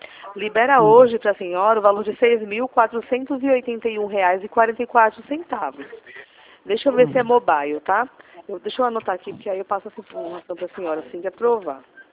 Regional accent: Recife, Pernambuco, Brazil; Sou daqui de Recife, meu amor. Estou aqui na Dantas Barreto.

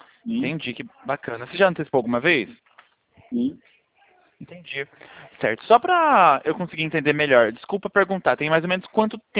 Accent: Presidente Prudente, São Paulo, Brazil; Ah, eu sou de Presidente Prudente, São Paulo.

